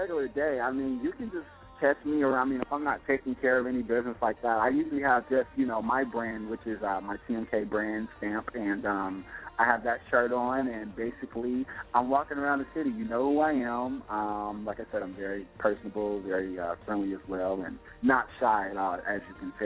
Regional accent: Chicago, Illinois, United States; now in Los Angeles, United States; I mean, I'm from Chicago, so, you know, we're pretty content with just being regular people, but living in a jungle

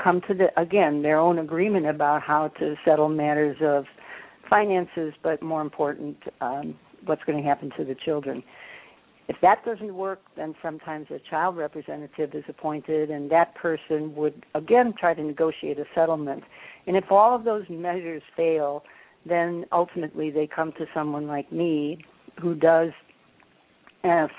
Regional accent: Wisconsin, United States; now in Illinois, United States; I am from Wisconsin, but I've been here in Illinois longer than I lived in Wisconsin.

